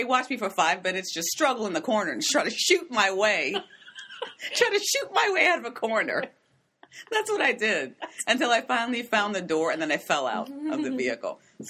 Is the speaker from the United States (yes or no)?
no; Canada; No thanks, we're Canadian.